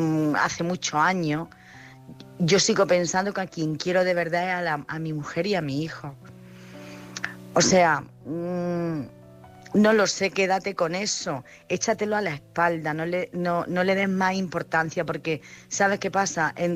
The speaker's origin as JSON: {"language": "Spanish", "town": "Jaén", "region": "Andalusia", "country": "Spain"}